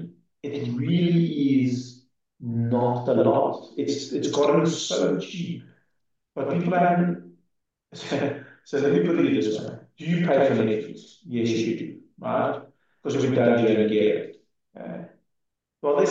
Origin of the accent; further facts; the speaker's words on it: South Africa; and I'm from South Africa, and we have some issues around security and safety.